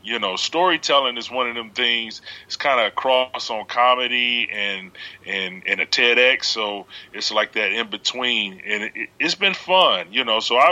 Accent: Detroit, Michigan, United States; Yeah, well, I'm originally from Detroit.

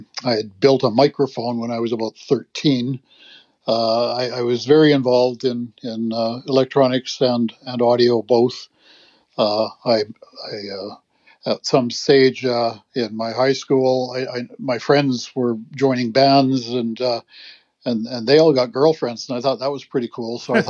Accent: Saskatchewan, Canada; born there; I'm a Canadian, born in Saskatchewan. In 1970, I guess I was 21 years old.

